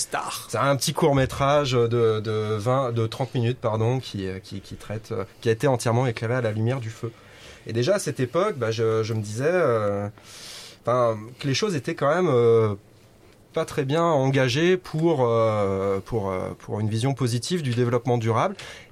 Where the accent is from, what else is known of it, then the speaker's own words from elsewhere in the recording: Rhône Valley, France; donc je viens de la vallée du Rhône, c'est là où j'ai fait mes études, j'ai étudié le cinéma à Lyon